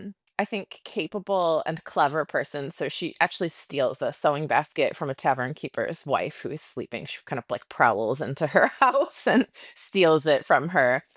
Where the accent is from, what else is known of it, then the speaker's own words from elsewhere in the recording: United States; I am an American, so I didn't learn a lot of this stuff in history class as a kid.